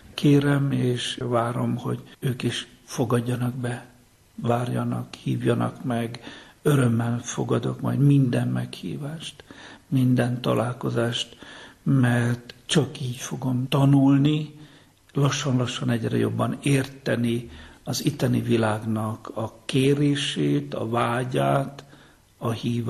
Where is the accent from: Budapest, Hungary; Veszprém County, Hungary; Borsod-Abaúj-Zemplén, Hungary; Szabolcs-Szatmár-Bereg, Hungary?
Szabolcs-Szatmár-Bereg, Hungary; Geszteréd; Igen, én egy igazi alföldi gyerek vagyok, ott nőttem föl, Geszteréd